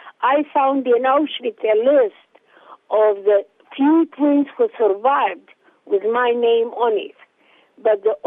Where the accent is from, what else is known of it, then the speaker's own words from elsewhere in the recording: Tel Aviv, Tel Aviv District, Israel; moved away as an adult; now in Terre Haute, United States; So when I married him in 1960, I came from Tel Aviv to Terre Haute. And life, it was quite a jump.